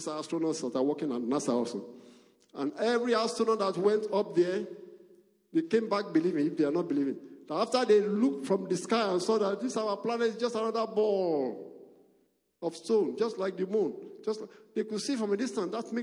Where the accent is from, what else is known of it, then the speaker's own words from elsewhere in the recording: Nigeria; moved away; Nigeria in 1992, the last time I was there. Before I went, the Lord talked to me that there was a group in my hometown.